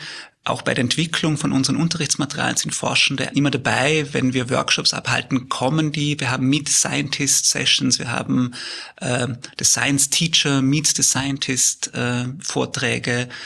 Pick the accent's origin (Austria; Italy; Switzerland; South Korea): Austria; Vorarlberg; Ich bin am Land in Vollberg aufgewachsen. Ich war der Erste in meiner Familie, der zum Studieren angefangen hat.